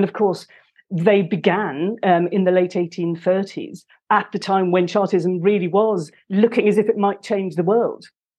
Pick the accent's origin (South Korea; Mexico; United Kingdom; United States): United Kingdom; Wales; despite growing up in West Wales and doing all my education there